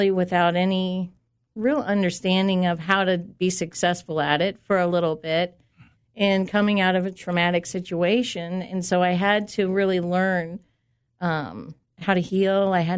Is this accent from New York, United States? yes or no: no; Iowa, United States; I grew up in Iowa.